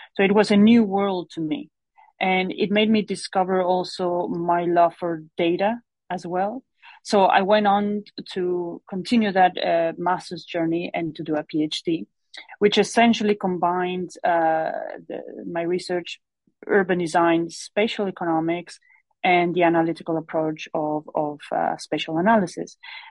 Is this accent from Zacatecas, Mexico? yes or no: no; Monterrey, Nuevo León, Mexico; So my journey started in Mexico. I'm from a city called Monterrey, Mexico. It's my hometown, and I studied architecture and a master's in urban design and sustainable development from Tec de Monterrey.